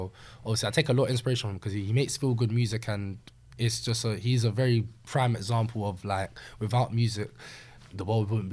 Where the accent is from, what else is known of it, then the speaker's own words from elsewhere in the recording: Northampton, East Midlands, United Kingdom; So yeah, growing up in Northampton, like when we were younger, I used to go to a lot of places with my mum